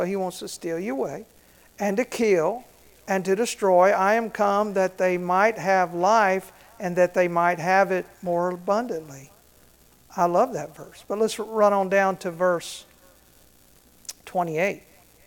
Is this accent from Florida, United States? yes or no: yes; Florida, United States; also born or lived in Kentucky; I was born in Kentucky, raised in Florida, actually, but moved to Florida when I was a young boy.